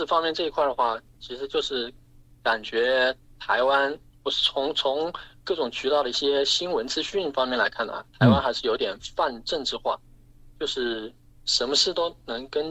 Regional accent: China; 但在我们大陆人的这个立场

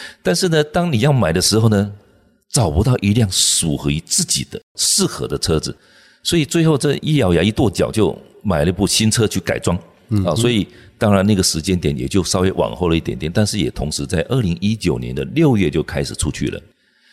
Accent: Zhushan, Nantou County, Taiwan; 因为我是来自于南投竹山的一个小孩子

